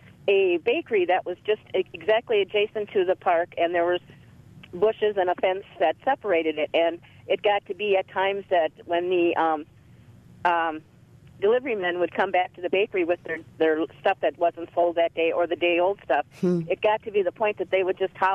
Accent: La Crosse, Wisconsin, United States; we grew up in La Crosse, but we grew up downtown. My father had a business, and we had an apartment above the business

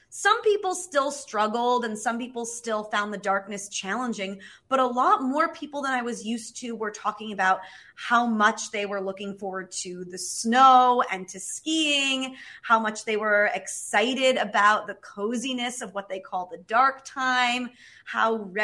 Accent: New Jersey, United States; moved away as an adult; So I'm originally from New Jersey, from the Jersey Shore, where, you know, we care a lot about summer. And I moved to northern Norway to a city called Tromsø

